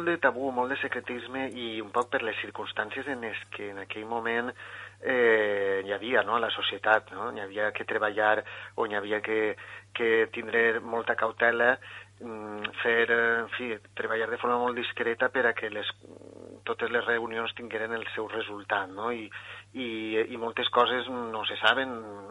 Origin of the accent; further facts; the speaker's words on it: Cocentaina, Valencian Community, Spain; Jo soc de Cocentaina, vaig tirar a Coll, després també vaig tindre una a Ontinyent